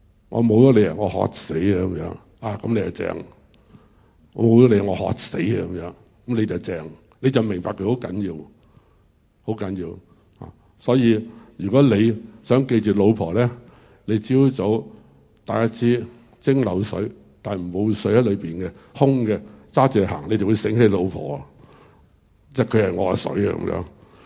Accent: Hong Kong; 咁我香港人冇意思啊，水费好平嘅咁样，

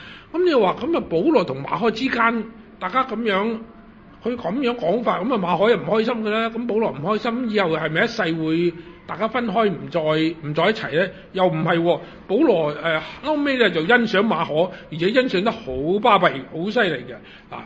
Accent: China

